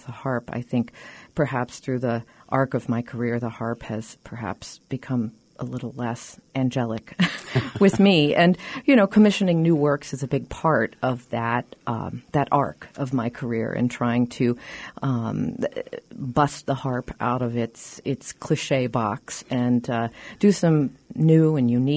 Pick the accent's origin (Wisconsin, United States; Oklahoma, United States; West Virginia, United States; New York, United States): Oklahoma, United States; Norman; because I grew up in Norman, Oklahoma, which is sort of incongruous.